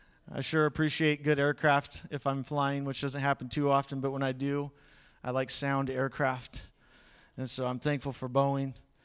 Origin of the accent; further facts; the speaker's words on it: St. Helens, Oregon, United States; I grew up in St. Helens, Oregon. That's not in Washington. Some people think it is. It's right across the river from Woodland.